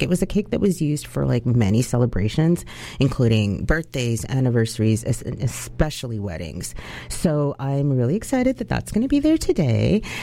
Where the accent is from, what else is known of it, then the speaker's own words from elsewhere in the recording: Canada; and as a Jamaican Canadian, I'm thrilled.